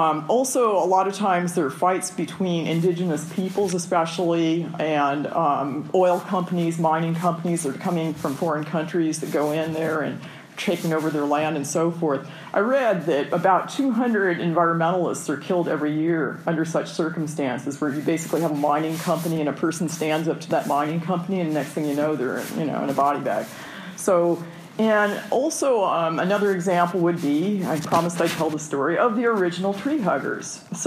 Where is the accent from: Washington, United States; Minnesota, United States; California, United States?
California, United States; Like, for example, I'm from Southern California.